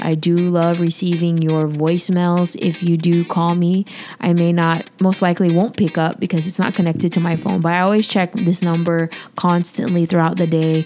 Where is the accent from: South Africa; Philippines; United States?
Philippines; Like, I'm a Filipina, I'm 34, and I'm proud of my body.